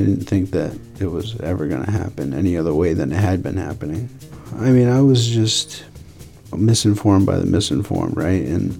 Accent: Stoddard, New Hampshire, United States; also born or lived in Keene; Well, I was born in Keene, but I grew up in Stoddard.

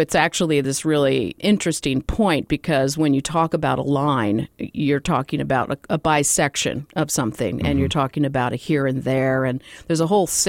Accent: Arizona, United States; born there; Well, I was born in Arizona, actually.

